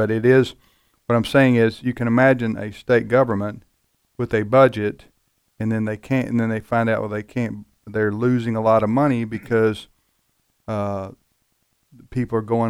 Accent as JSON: {"language": "English", "region": "Mississippi", "country": "United States", "said": "I was talking to a state legislator in my home state of Mississippi"}